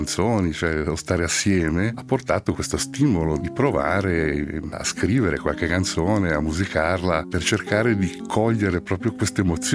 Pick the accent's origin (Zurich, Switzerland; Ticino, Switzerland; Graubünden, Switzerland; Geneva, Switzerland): Ticino, Switzerland; Chiasso; also born or lived in Lugano; Io sono nato qui a Lugano, a Saringo, sono cresciuto a Chiasso, ho un'attività come restauratore a Chiasso, ho vissuto sempre un po' in questa realtà